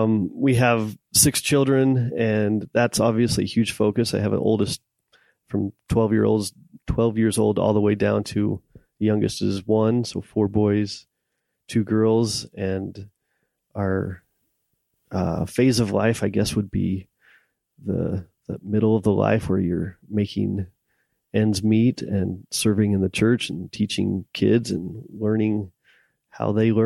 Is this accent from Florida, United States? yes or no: no; Murray, Utah, United States; So I grew up in Murray most of my life, since about first grade and on. And my parents still live there. Went to Murray High School. And so that's about where I'm from.